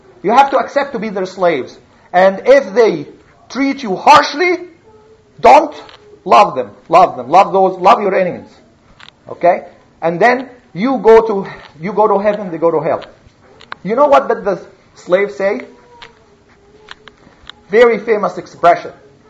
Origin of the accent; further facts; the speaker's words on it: Egypt; I am from Egypt.